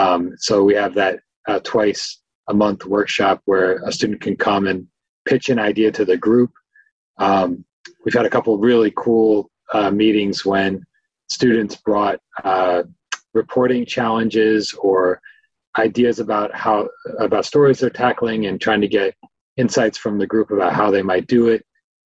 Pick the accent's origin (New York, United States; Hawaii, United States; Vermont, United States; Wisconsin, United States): Vermont, United States; There was a huge transitional period where the model I grew up with, you know, growing up in Vermont, the Burlington Free Press, the Times Argus, those papers were sort of bread and butter for the community.